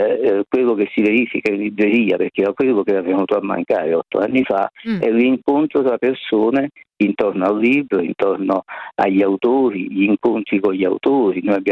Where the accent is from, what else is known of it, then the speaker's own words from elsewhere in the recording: Naples, Campania, Italy; Io stesso, per esempio, vengo da Scampia, che è un quartiere anche questo abbastanza conosciuto di Napoli